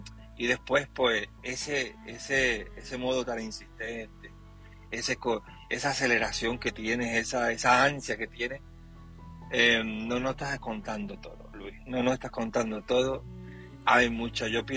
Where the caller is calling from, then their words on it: Seville, Andalusia, Spain; de Sevilla.